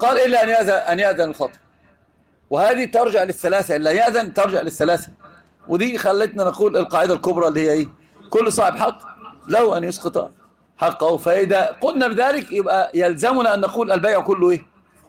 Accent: Egypt; عندنا في مصر

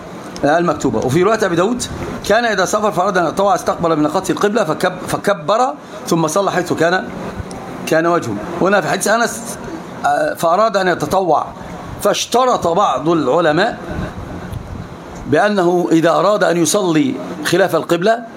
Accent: Egypt; فاحنا السيارات عندنا في مصر لله الحمد والمنه

